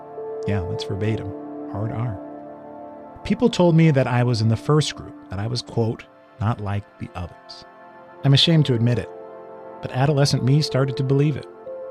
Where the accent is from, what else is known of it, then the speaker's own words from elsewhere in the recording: Westwood, California, United States; I was a mixed kid. I grew up in Westwood.